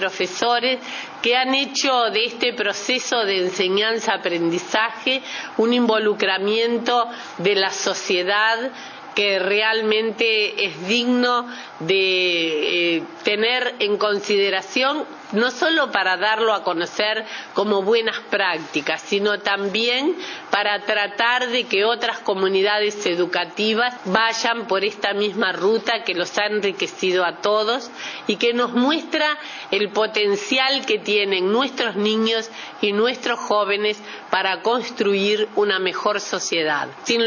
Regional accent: Uruguay; muchas gracias como uruguaya

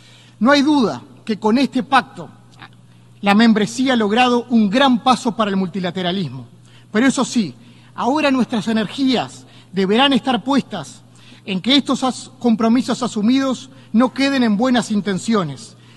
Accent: Uruguay; Uruguay llega a esta cumbre tras varios años de compromiso con la agenda que hoy acordamos. En mi país funciona desde 2021 una comisión bicameral de futuro en el Parlamento Nacional

